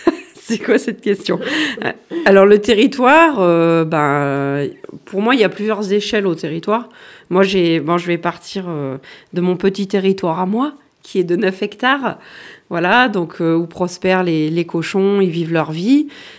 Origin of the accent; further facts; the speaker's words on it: Alboussière, Auvergne-Rhône-Alpes, France; also born or lived in Isère; j'ai 38 ans, je suis originaire d'Alboussière. J'ai vécu 10 années dans l'Isère